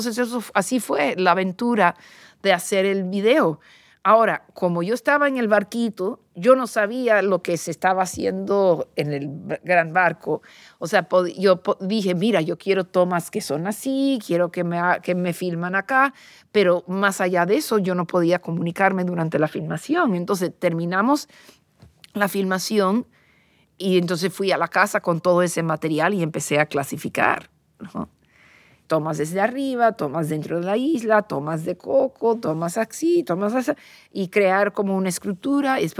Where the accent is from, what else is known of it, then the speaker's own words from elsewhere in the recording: New York City, New York, United States; yo soy neoyorquina y no sabía que eso existía